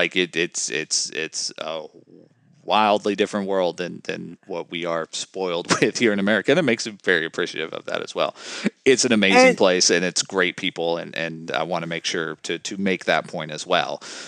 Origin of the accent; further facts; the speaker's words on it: United States; being in China as an American, is it's the closest thing in my life I've ever had to being a rock star.